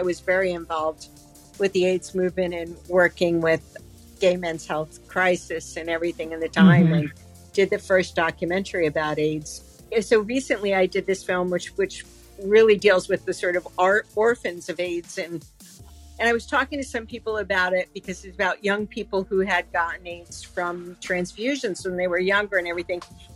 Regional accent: New York, United States; I mean, I'm from New York. I live in New York.

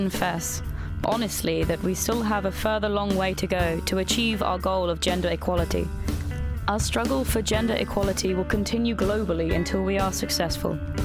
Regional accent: Bangladesh; Correcting him, I said, "I'm East Pakistani, not Indian."

